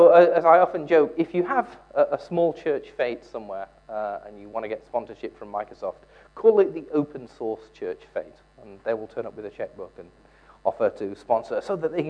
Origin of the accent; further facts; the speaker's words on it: England, United Kingdom; Being English, of course, I'm very good at that.